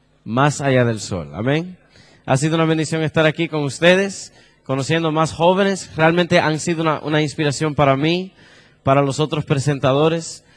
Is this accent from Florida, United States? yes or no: yes; Miami, Florida, United States; born there; Yo nací en Miami, mi abuelita vive en Miami